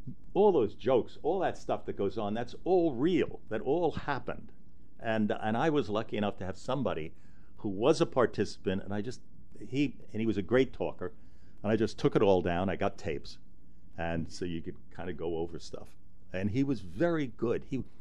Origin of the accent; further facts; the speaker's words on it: New York City, New York, United States; I grew up in Bensonhurst myself